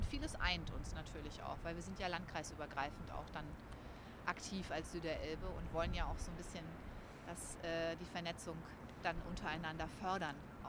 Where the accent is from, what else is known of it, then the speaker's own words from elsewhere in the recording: Schleswig-Holstein, Germany; now in Hamburg, Germany; Also ich komme ja ursprünglich eben aus Schleswig-Holstein und wohne jetzt viele Jahre in Hamburg.